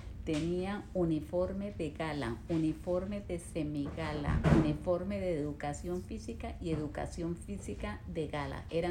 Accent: Cúcuta, Norte de Santander, Colombia; born there; En la ciudad de Cúcuta, Colombia.

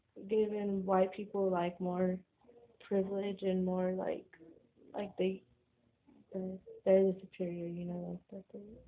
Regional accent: Denver, Colorado, United States; I grew up and live in Denver.

